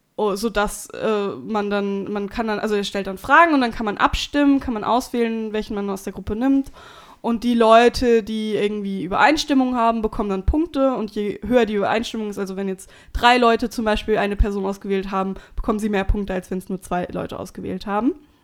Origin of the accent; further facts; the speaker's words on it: North Rhine-Westphalia, Germany; Ich komme aus Westfalen, was soll ich sagen?